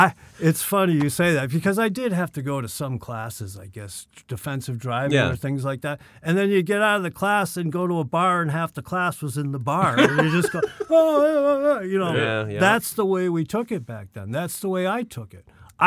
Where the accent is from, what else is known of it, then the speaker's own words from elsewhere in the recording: Massachusetts, United States; I grew up near Boston, and Auburn was there.